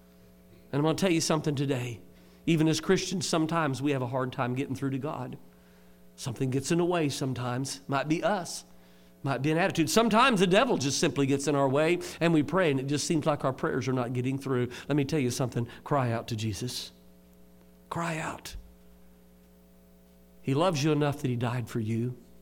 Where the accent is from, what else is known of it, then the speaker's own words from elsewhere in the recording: Indianapolis, Indiana, United States; now in Kentucky, United States; Now, I've learned a little bit about animals living in Kentucky now. I grew up in Indianapolis and didn't know much about them.